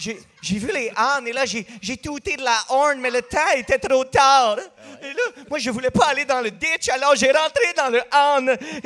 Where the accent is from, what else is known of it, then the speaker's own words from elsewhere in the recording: Limoges, Ontario, Canada; born there; Moi, je suis franco-ontarien. ça veut dire que je suis né dans le Franco-Ontario. J'étais né dans la ville de Limoges, en Ontario.